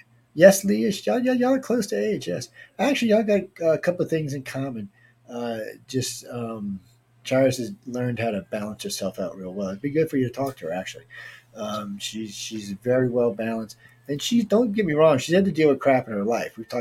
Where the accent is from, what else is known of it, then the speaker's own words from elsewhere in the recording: the South, United States; I said, I'm from the South. I understand quite clearly.